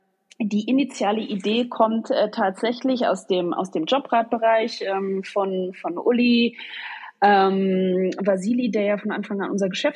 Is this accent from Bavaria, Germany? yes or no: no; Rheinbreitbach, Rhineland-Palatinate, Germany; now in Berlin, Germany; Heimatort ist seit 10 Jahren Berlin, aber ich komme eigentlich aus Rhein-Breitbach, einem kleinen Ort im Rheinland.